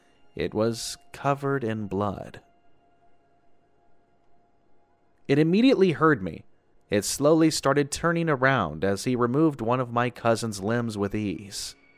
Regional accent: East of England, United Kingdom; A small village in East Anglia, my hometown. We lived in quite a big house compared to everyone else's in the small cottages.

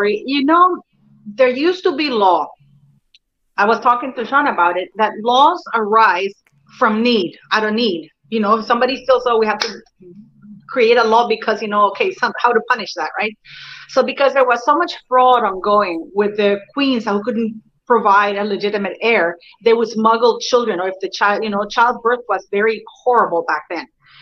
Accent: Canada; I'm Canadian, second or third, how do you call it, generation

